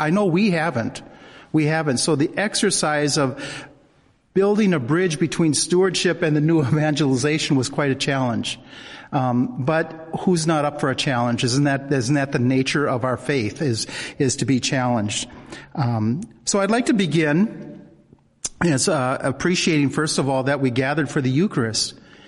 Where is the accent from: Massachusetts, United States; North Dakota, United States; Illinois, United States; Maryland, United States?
North Dakota, United States; Minot; I'm from North Dakota. Yeah. Oh, you remember the one from North Dakota. Okay. And I'm still from North Dakota. I'm from Minot.